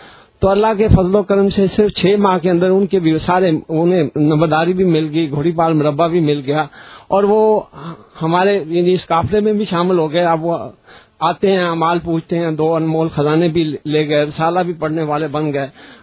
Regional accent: Jahanian Mandi, Punjab, Pakistan; میرا تعلق جھانیا منڈی سے ہے

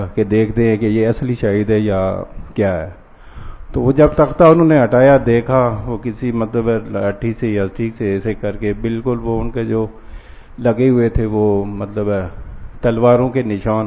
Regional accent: Azad Kashmir, Pakistan; میرا تعلق آزاد کشمیر سے ہے

